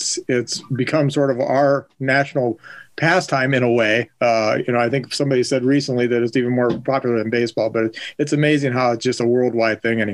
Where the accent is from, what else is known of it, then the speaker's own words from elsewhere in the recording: Canton, Ohio, United States; I grew up in Canton. Actually, I literally grew up within walking distance of the Hall of Fame.